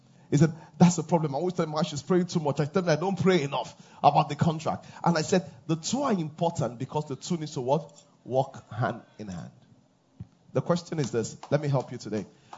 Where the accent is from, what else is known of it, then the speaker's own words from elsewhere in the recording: Nigeria; I say, I come from Nigeria.